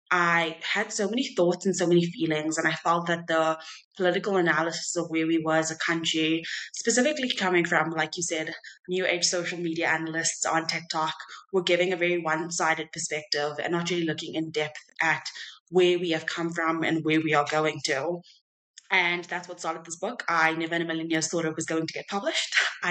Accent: Cape Town, Western Cape, South Africa; I was born and raised in Cape Town. I grew up with what I like to describe as a talk radio dad.

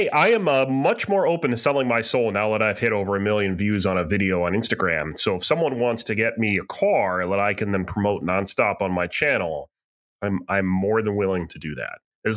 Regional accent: New Hampshire, United States; There was there was a place in my hometown in New Hampshire that did a personal pan pizza.

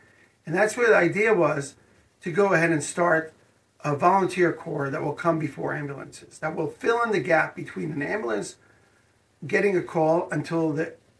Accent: Jerusalem, Jerusalem District, Israel; I was a young boy and I was growing up in Beit Vagan in Jerusalem

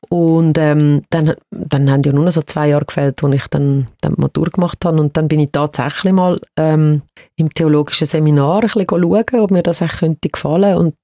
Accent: Switzerland; Also ich habe halt immer wirklich sehr stark das spanische Element bei mir daheim. Auf der anderen Seite bin ich da in der Schweiz aufgewachsen und habe sehr behütete Kindheit gehabt. Ich bin ein Waldkind gewesen. Ich bin neben dem Wald aufgewachsen.

